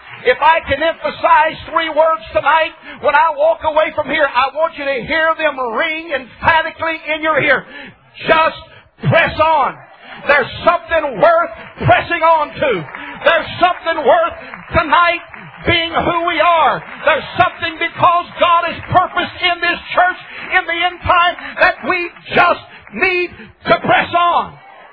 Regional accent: Michigan, United States; while traveling from the state of Florida back to my home state of Michigan.

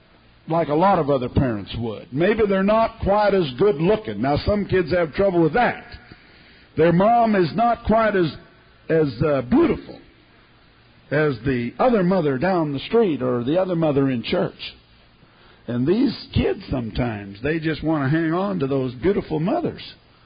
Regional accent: California, United States; born there; Well, I was born in California.

